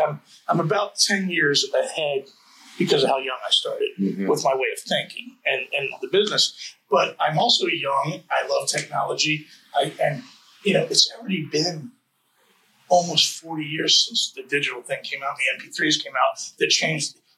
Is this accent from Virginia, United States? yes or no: yes; Manassas, Virginia, United States; I'm from Manassas. I live in Manassas.